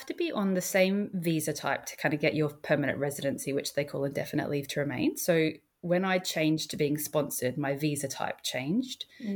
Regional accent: Australia; accent: Australian; now in United Kingdom; my Australian accent just helped me to sound a lot more, I guess, relatable or something.

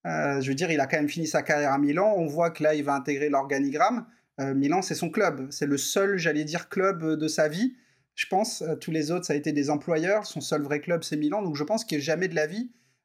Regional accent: Grand Est, France; parce que je suis alsacien

